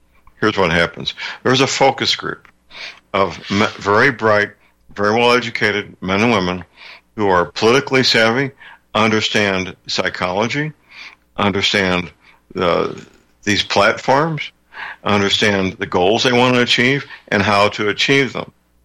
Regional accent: St. Louis, Missouri, United States; the only one that he had was locally in my hometown, St. Louis, Missouri.

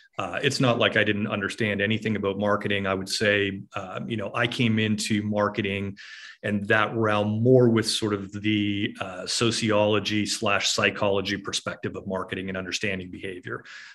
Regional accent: Canada; As a Canadian, of course, you pretty much have to play hockey to get a passport.

